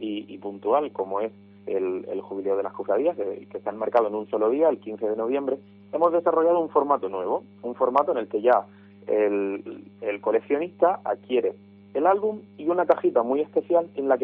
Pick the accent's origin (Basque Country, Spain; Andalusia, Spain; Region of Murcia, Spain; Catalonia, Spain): Region of Murcia, Spain; Lorca; Nosotros somos cuatro jóvenes de Lorca.